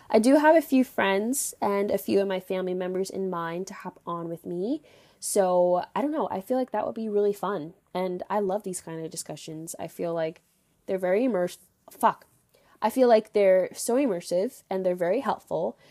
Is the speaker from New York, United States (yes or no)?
yes; Long Island, New York, United States; I'm the host of Butterfly Effect and I am from Long Island, New York.